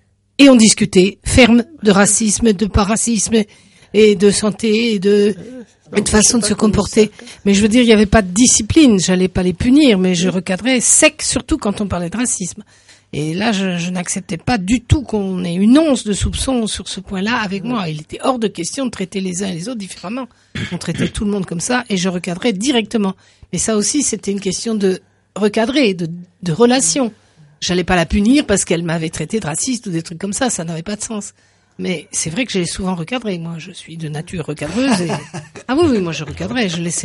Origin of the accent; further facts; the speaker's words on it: Paris, Île-de-France, France; moi je suis parisienne, vous l'avez compris, que chez nous il y avait 5 pièces et il y avait un poêle pour 5 pièces.